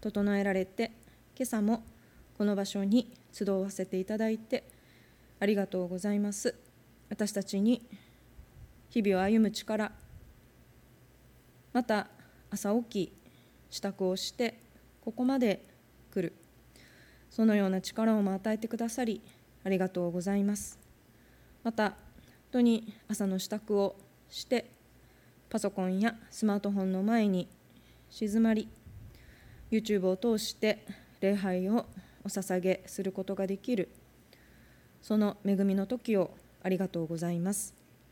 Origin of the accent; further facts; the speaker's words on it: Fukuoka, Japan; also born or lived in Hokkaido; 私は福岡の出身です。 福岡で検診をして洗礼を受けて検診をして進学校に行って、その後北海道に3年間いました。そして今年の4月から南大阪キリスト教会でご奉仕をさせていただいています。